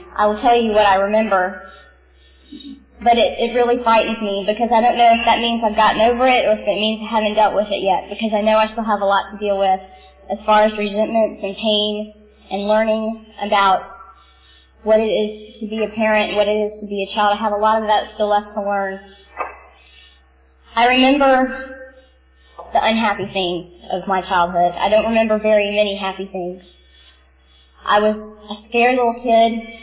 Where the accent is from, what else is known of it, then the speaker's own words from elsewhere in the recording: Florida, United States; born there; I was born in Florida to Rita and Don, very proud parents who didn't know what they were getting themselves into when they had me.